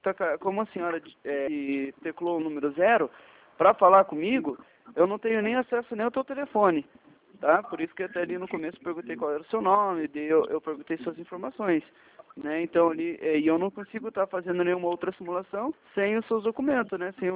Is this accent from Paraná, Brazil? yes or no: yes; Curitiba, Paraná, Brazil; eu sou daqui de Curitiba, do Paraná.